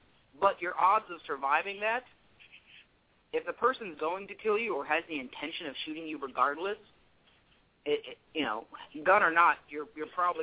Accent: Texas, United States; Yeah, well, I'm from Texas. I love guns. I grew up shooting.

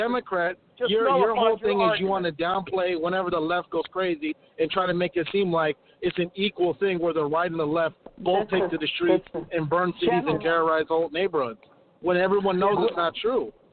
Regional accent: Minneapolis, Minnesota, United States; I saw what happened to the neighborhood I grew up in. I grew up in South Minneapolis.

